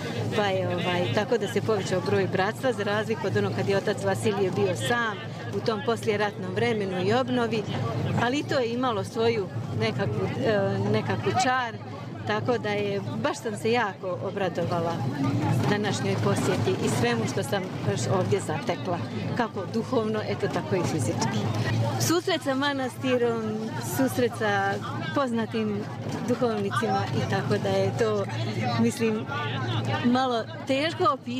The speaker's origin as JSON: {"language": "Serbian", "town": "Banja Luka", "region": "Republika Srpska", "country": "Bosnia & Herzegovina", "said": "dolazim iz Banja Luke."}